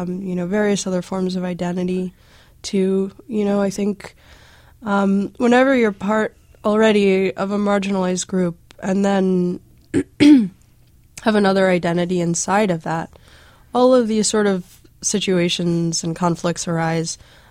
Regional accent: South Africa; this is a lot of my experience growing up in South Africa

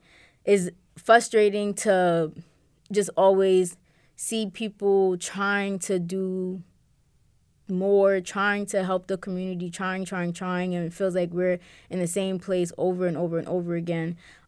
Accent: New York City, New York, United States; now in Philadelphia, United States; I'm originally from the Bronx, New York, and I came to Philly around 2019 for graduate school, and I've been here since.

